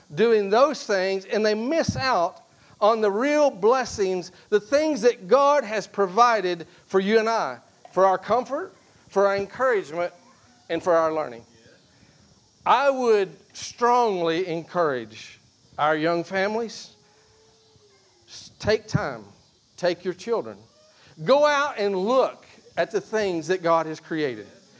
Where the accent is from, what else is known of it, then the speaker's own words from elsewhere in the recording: Kentucky, United States; and I grew up in Kentucky, and so we had streams and springs coming down, and it was clear water.